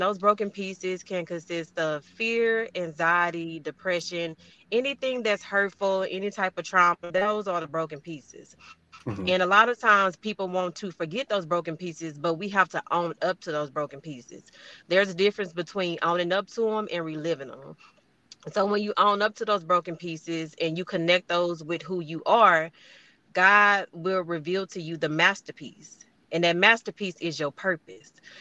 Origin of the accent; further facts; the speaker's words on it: Hearne, Texas, United States; I'm born and raised in Hearn, Texas.